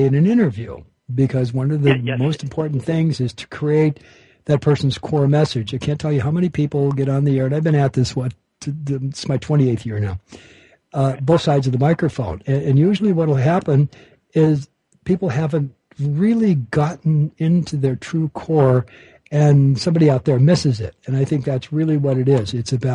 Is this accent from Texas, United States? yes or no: no; Chicago, Illinois, United States; born there; And I was born in Chicago, Illinois, at 5:08 a.m.